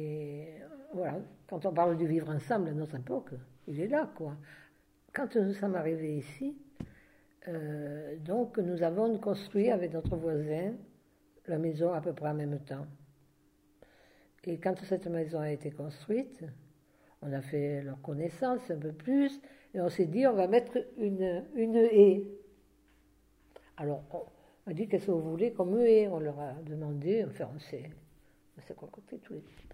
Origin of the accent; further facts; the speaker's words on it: Nîmes, Occitanie, France; cet olivier, c'est on est de la Provence, hein. On est né à Nîmes et voilà. Et donc ça nous rappelle davantage pour nous la Provence, le coin où nous vivions.